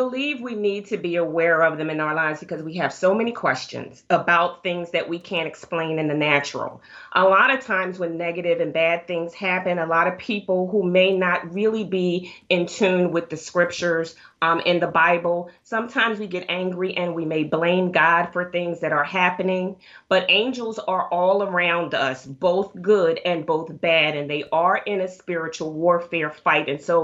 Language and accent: English; Philadelphia, Pennsylvania, United States; I'm from Philadelphia, and so they were all over the place in Philadelphia.